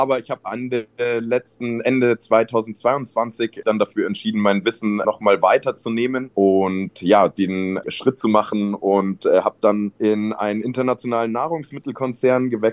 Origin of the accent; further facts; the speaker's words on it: Germany; born there; Ich bin in Deutschland geboren, habe aber einen nigerianischen Hintergrund